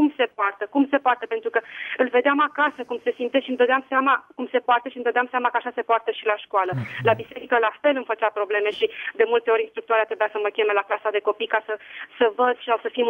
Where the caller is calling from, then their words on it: Madrid, Community of Madrid, Spain; și vă sunt de la Madrid.